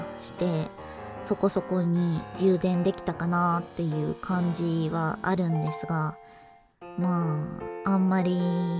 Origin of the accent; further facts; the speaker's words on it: Shikoku, Japan; まあ四国って基本海外なんで他のね乗り物で帰ろうとすると結構かかるから